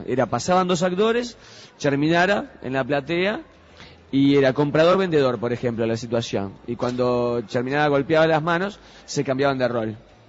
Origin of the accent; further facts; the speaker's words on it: Montevideo, Uruguay; Yo nací en Capurro y siempre me moví en Paso Molino, Belvedere. O sea, la zona oeste de Montevideo es la zona en donde nací y me acunó siempre.